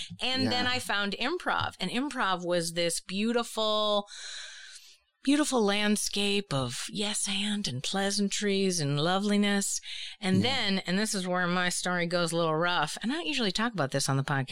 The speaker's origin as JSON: {"language": "English", "town": "Boston", "region": "Massachusetts", "country": "United States", "lives_now": "New York, United States", "said": "I am from Boston, as I've mentioned. It's a rough and tumble kind of place."}